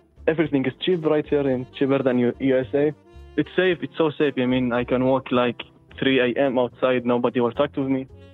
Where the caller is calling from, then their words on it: Kuwait; I'm from Kuwait, Middle East.